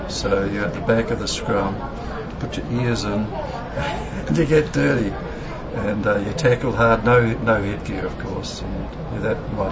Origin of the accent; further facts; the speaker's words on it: Waikato, New Zealand; And I have a mountain there, which is called Porongia, my mountain. There's a river, which is called Waipa, my river. And it's where I belong. Grew up 5,000 people, and I'm a Kiwi.